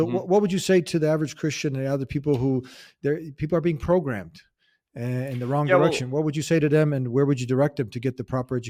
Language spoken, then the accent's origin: English; United States; And I'm an American also. I was born here. I want the best for my country.